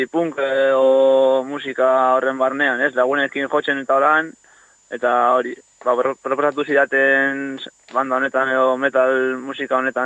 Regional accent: Orduña, Basque Country, Spain; ni Urduñakoa naiz, alboko herri batekoa

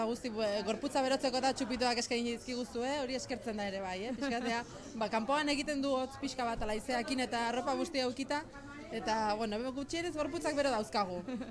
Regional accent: Bilbao, Basque Country, Spain; now in San Sebastián, Spain; berez Bilbotarra naiz, Donostin bizi naiz orain

